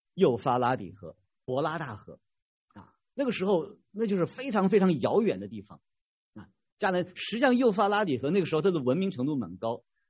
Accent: New York, United States; 我就原来就来自那个地方，啊，我原来就在美国这个纽约上州啊，啊，昨天还有人好几个人问我啊，你从纽约那个大地方来，我不是从个很小的地方啊，开车离纽约市要6个小时呢，啊，很小的地方。

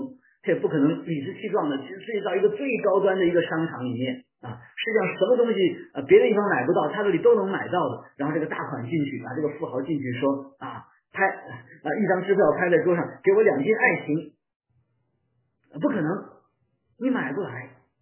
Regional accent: China; 这个罪这个词啊，对我们中国人来说呢，非常容易引起误解

